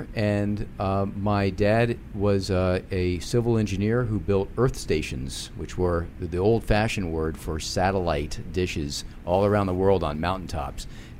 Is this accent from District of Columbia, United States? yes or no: yes; Washington, District of Columbia, United States; born there; I'm a Washingtonian. I was born downtown.